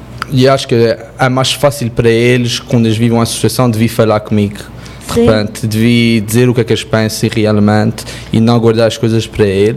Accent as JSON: {"language": "Portuguese", "town": "Montreal", "region": "Quebec", "country": "Canada", "tie": "born or raised there", "said": "também nasci em Montreal, vivi aqui, cresci aqui"}